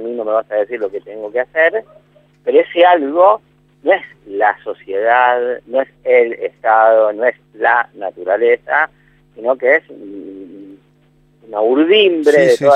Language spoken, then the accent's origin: Spanish; Argentina; Esa es la experiencia básica de todo argentino confrontativo, como somos todos los argentinos, no son solo los porteños de esto, ¿no?